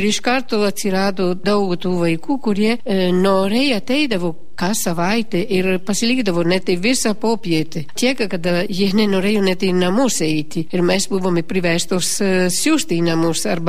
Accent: Italy; Lithuanian is a second language; now in Kretinga, Lithuania; esu švenčiausios širdies pranciškonė misionierė ir Kretingoje gyvenu jau 17 metus. Esu italė, kilusi iš Italijos.

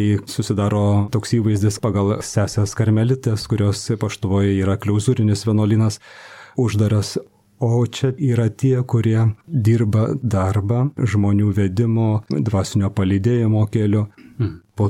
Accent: Alytus, Alytus County, Lithuania; born there; Gimiau Alytui. Galbūt dzūkas, bet tėvai iš aukštaitijos krašto.

